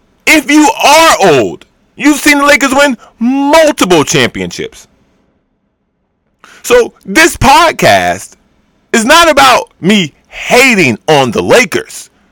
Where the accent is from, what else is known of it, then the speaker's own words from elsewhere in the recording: Chicago, Illinois, United States; Growing up in Chicago, obviously, I was a Bulls fan to the core.